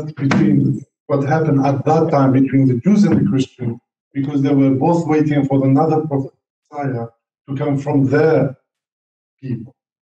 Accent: Algeria; I'm a Muslim from Algeria.

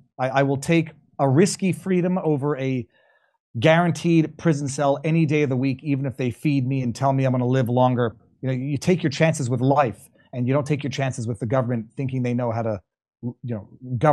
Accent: Canada; now in Florida, United States; My residence is in Florida, but I am still a Canadian citizen.

